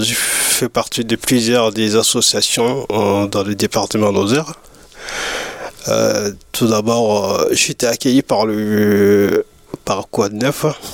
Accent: Mali; now in Lausanne, Switzerland; je suis parti du Mali en 2017. J'ai arrivé en France en 2018. Je suis venu tomber directement à Lausanne. Voilà, j'étais accueilli par Lausanne et tout. Donc ça fait 3 ans que je suis là, je suis à Lausanne.

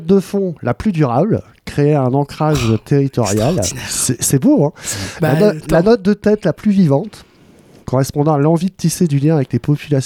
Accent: Wallonia, Belgium; j'arrive pas, je suis wallon.

